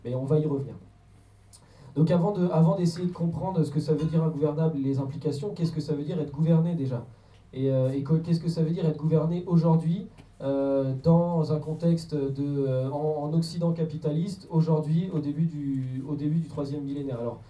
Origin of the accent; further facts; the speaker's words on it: Nantes, Pays de la Loire, France; qui nous touche tous en tant que Nantais, en tant qu'habitant de l'Ouest